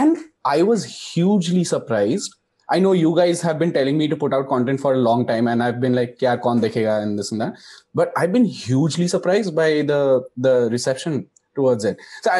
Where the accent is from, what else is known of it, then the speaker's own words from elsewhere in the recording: India; Why is it that me as an Indian, right, when I have to think about really popular science shows